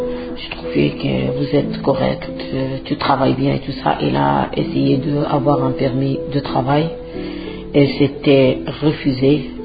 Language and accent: French; Morocco; French is a second language; moved away as an adult; now in France; Je suis une dame sans papier. Je venais de Maroc avec un contrat de travail en Italie.